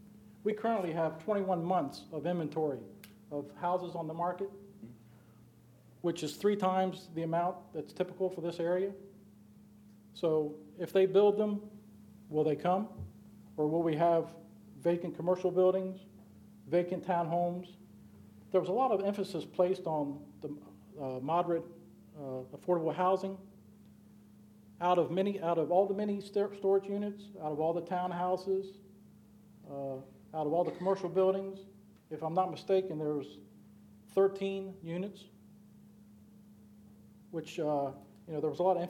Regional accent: Delaware, United States; born and raised in Delaware.

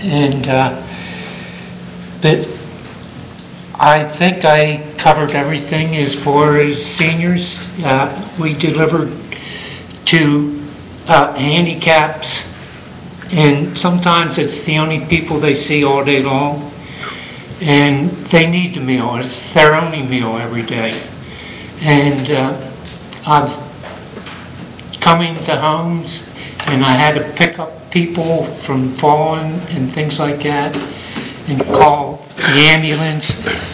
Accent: Millsboro, United States; from Millsboro

